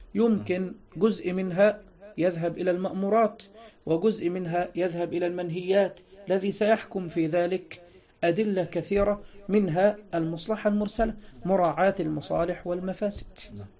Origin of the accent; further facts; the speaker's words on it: Egypt; يعني عندنا في مصر مثلا يسمون المهر هو القائمة